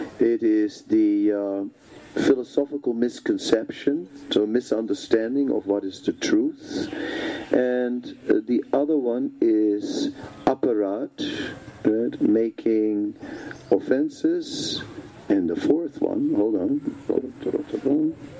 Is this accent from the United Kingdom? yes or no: no; Netherlands; English is a second language; and, you know, I'm from the Netherlands, and the Dutch always make jokes about the Belgians, right?